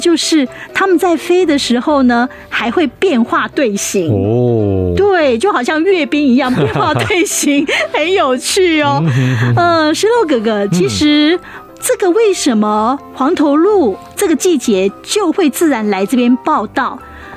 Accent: Taiwan; 候鸟很多都是从国外飞到我们台湾这边来

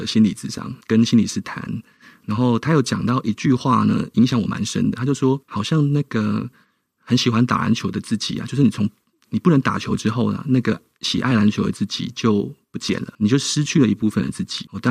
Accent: Tainan, Taiwan; 那我就决定了回到台南，好，回到我的故乡。

